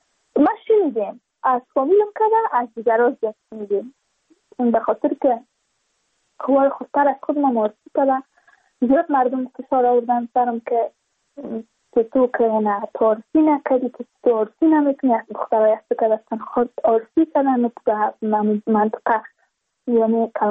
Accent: Badakhshan, Afghanistan; چون ما از بدخشان هستیم،

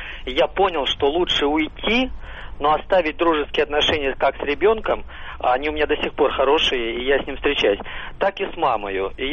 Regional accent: Moscow, Russia; я из Москвы.

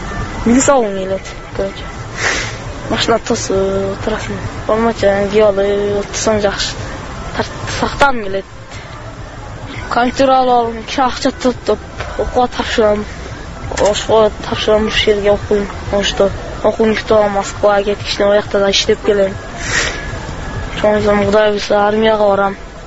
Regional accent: Alai, Osh Region, Kyrgyzstan; Алайдан келдим буталга айынан.

